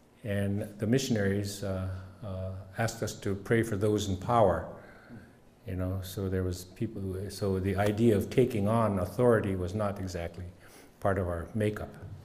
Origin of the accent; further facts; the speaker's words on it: Kotzebue, Alaska, United States; Of course, my hometown was named by von Kotzebue, who was a Russian captain, a German, but a captain of a Russian vessel, the Rurik, that came there just 200 years ago and left his name there.